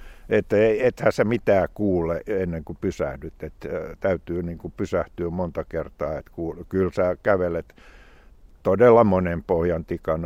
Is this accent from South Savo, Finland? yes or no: no; Ohkola, Uusimaa, Finland; kotikylässäni Ohkolassa